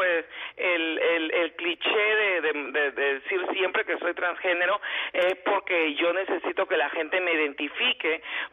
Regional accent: Peru; Soy de Perú

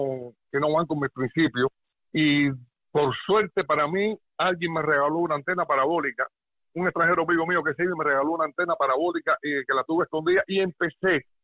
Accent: Cuba; Y entonces, como buen cubano

